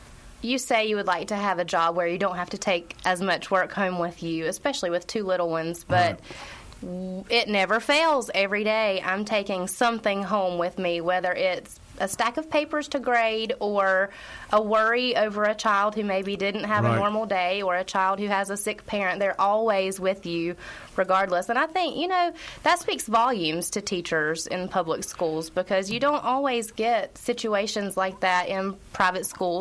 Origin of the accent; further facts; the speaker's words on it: North Carolina, United States; growing up in Caldwell County, I was in Caldwell County schools for a long time.